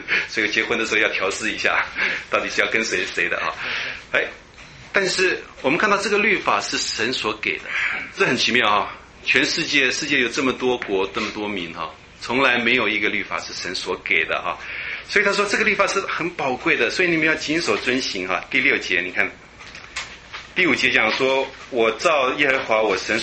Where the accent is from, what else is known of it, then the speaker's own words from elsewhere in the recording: China; 我们中国人不是拜很多的神吗？